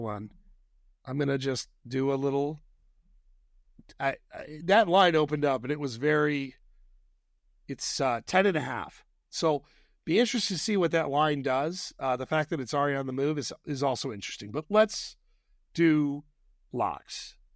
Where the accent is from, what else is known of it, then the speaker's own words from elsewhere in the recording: Fayetteville, Arkansas, United States; I am from Fayetteville.